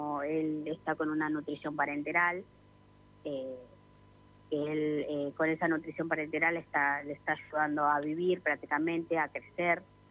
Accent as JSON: {"language": "Spanish", "town": "Moreno", "region": "Buenos Aires Province", "country": "Argentina", "said": "Yo soy de Moreno."}